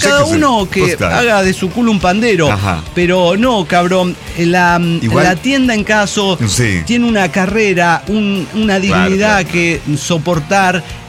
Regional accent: Guadalajara, Jalisco, Mexico; de Guadalajara.

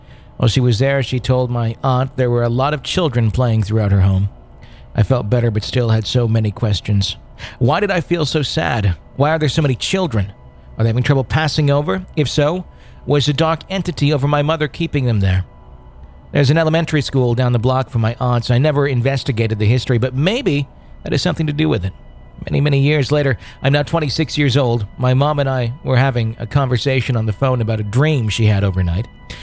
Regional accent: Detroit, Michigan, United States; born or raised there

